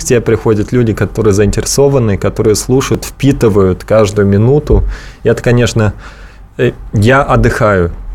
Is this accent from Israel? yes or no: no; Germany; Russian is a second language; Я немец, да.